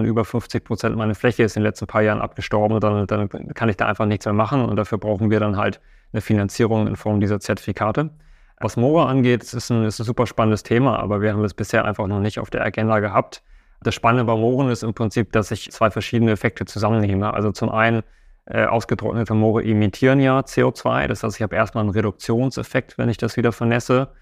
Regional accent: Hamburg, Germany; wir sind aus Hamburg

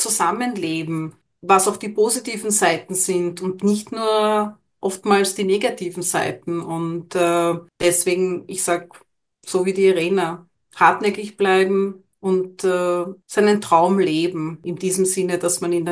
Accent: Vienna, Austria; wir sind in Wien geboren und mit dem Aufwachsen in Wien

